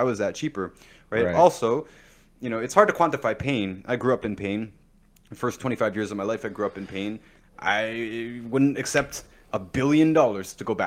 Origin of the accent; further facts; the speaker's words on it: Canada; I mentioned that I'm from Canada.